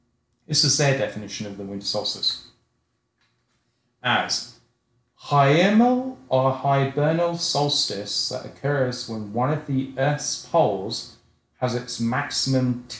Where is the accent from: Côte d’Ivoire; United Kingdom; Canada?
United Kingdom; England; now in United States; growing up in England